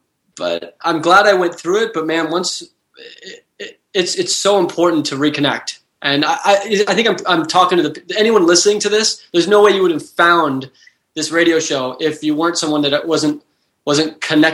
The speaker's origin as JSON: {"language": "English", "region": "California", "country": "United States", "tie": "born or raised there", "said": "I grew up in Silicon Valley, which is the birthplace of a lot of the big companies out there."}